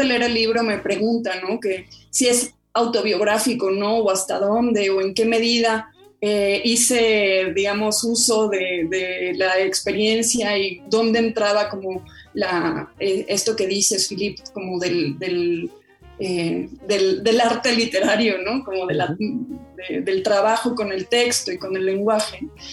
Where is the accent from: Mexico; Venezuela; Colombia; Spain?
Mexico; born there; Yo soy hija de exiliados argentinos, yo ya nací en México